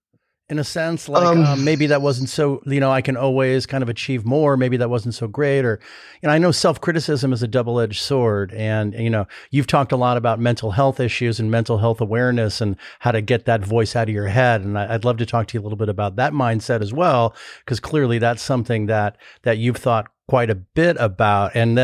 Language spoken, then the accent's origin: English; Chicago, Illinois, United States; And before I forget to say, I'm from Chicago.